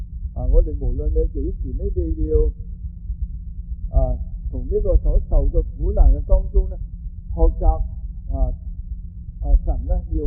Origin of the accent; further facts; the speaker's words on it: China; 我哋中國人、中國古人咧，對忍耐嘅品德咧，都有非常啊美好嘅嗰個嘅見地